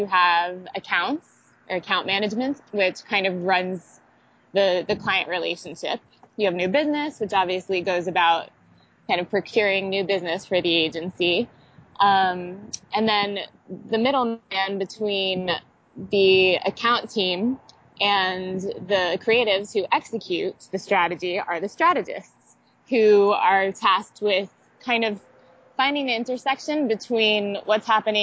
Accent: Miami, Florida, United States; I work at an ad agency in Miami, my hometown

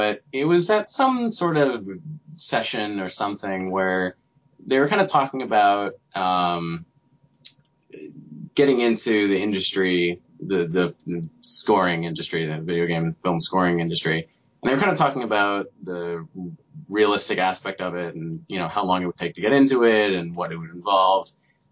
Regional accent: New Jersey, United States; Yeah, the company's in New Jersey as well. My hometown is like probably half an hour from the company.

